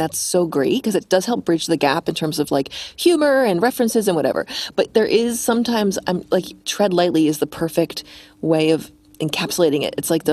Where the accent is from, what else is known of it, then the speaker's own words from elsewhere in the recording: United States; just because I'm one American doesn't make me an expert on all things United States or whatever.